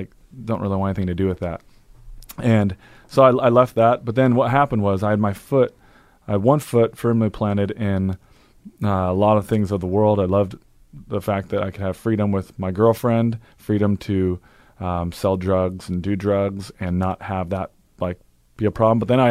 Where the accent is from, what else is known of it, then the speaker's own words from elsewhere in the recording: Portland, Oregon, United States; I'm from Portland